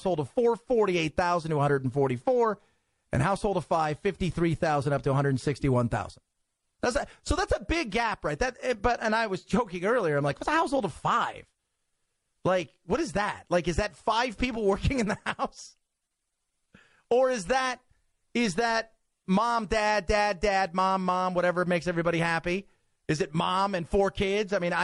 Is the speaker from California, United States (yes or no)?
yes; Long Beach, California, United States; When I grew up in Long Beach, California, I went to a school that welcomed in many